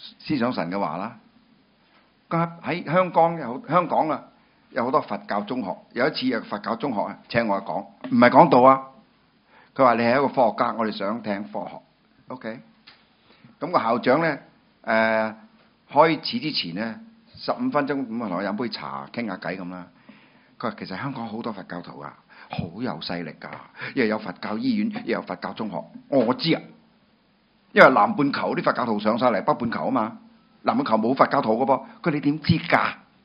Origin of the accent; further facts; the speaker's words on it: China; 我中國人